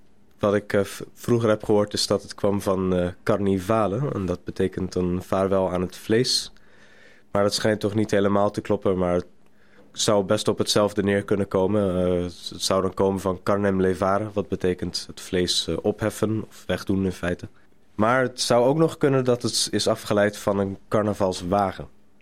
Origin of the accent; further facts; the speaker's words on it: Ridderkerk, South Holland, Netherlands; Ik ben 27 jaar, ik ben priester gewijd afgelopen juni. En ik kom oorspronkelijk uit Ridderkerk. Dus dat is niet echt carnavalsgebied.